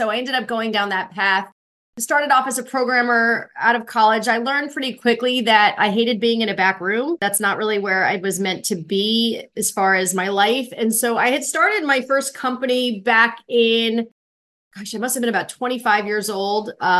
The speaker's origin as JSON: {"language": "English", "region": "Florida", "country": "United States", "tie": "born or raised there", "said": "So, growing up, I grew up in Central Florida, and I've always known since probably the age of 8 that I wanted to be an entrepreneur."}